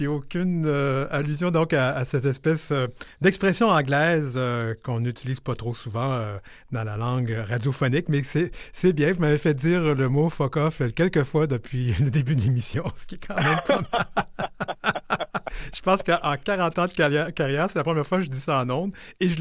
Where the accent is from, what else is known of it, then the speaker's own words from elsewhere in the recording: Quebec City, Quebec, Canada; je suis natif de Québec. C'est vrai que c'est beau, Québec.